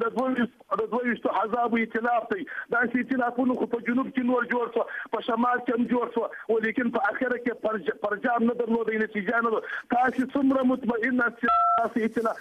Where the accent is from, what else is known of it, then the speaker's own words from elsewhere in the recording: Kandahar, Afghanistan; زه خپل د کندهار یم